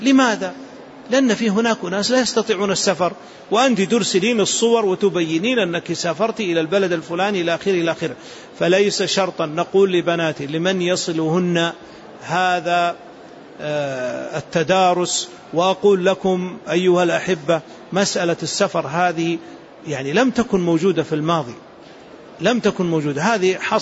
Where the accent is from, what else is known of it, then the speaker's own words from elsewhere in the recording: Saudi Arabia; عندنا في المملكة العربية السعودية